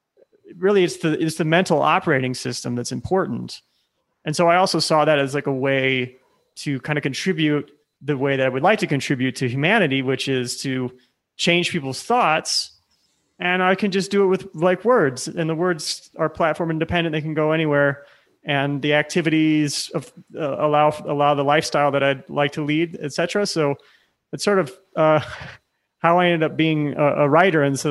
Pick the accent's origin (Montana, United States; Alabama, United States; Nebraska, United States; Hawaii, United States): Nebraska, United States; also born or lived in Silicon Valley; because growing up in Nebraska at the time, if you had weird ideas or had personal interests, people were very mystified by that.